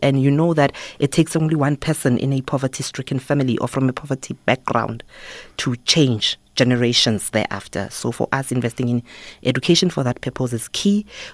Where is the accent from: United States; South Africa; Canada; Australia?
South Africa; Soweto, Gauteng; also born or lived in Atteridgeville; So I was born in Attridgeville, grew up in Orlando East Soweto, which is where my mom comes from.